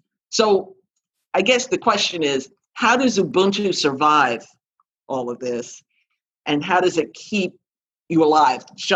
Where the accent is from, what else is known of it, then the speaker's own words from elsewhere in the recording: Panama; And I'm not American. I'm a Black Panamanian. And I do have a home that I could say I could go back to, except that that's not really a home